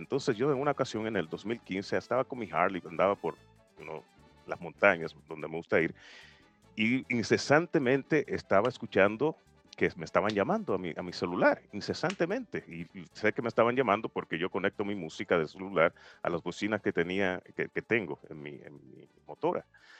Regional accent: Puerto Rico; born there; Obviamente soy caribeño, como tú dices, nací en Puerto Rico

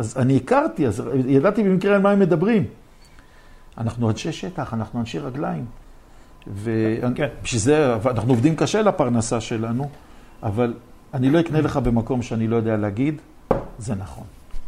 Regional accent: Jerusalem, Jerusalem District, Israel; עכשיו, אני ירושלמי

